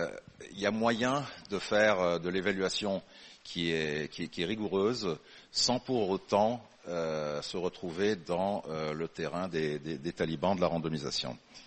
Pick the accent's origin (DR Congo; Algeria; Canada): Canada; Moi je suis Canadien, on n'est pas en train de parler de l'Ontario, du Québec